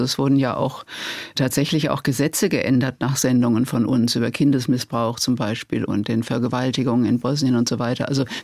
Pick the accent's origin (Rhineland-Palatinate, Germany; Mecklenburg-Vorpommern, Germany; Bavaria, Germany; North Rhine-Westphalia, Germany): Rhineland-Palatinate, Germany; Worms; Ich sagte schon, Studentenrevolte und Schülerrevolte im Kleinen, auch bei uns in Worms.